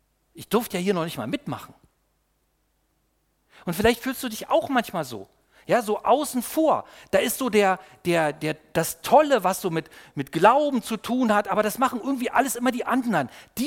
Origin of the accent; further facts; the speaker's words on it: East Germany, Germany; Ich bin ja in der DDR aufgewachsen